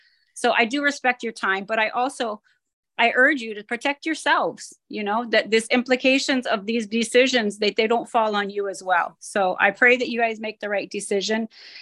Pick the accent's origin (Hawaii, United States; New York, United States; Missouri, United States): Hawaii, United States; Hana; I'm a Hana girl. I came from Hana, Maui to come see you today.